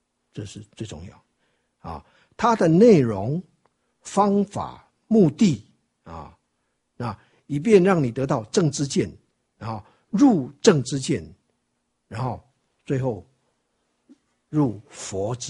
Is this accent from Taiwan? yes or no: yes; Taiwan; 我们台湾话有一句话说